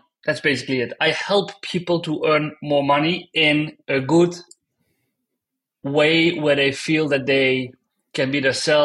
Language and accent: English; Maastricht, Limburg, Netherlands; English is a second language; I was born in Maastricht, by the way, which is, it couldn't be farther from Groningen.